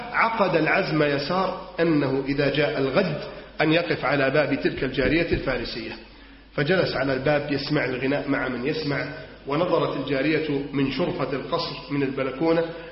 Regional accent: Egypt

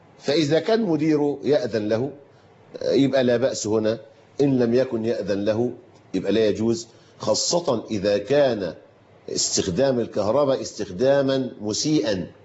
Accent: Egypt; طبعا في مثل مشهور عندنا في مصر يقول لك الهدية لا تهدى ولا تباع

